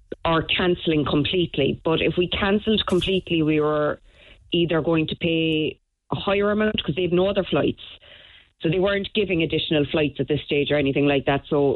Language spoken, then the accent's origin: English; Ireland; oh my God, maybe we're just blindsided because we're Irish and we just think they're so amazing.